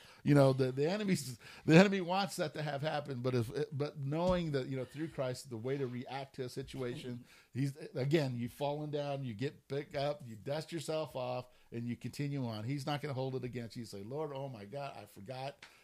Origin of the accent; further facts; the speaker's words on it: California, United States; Again, I'm coming from California.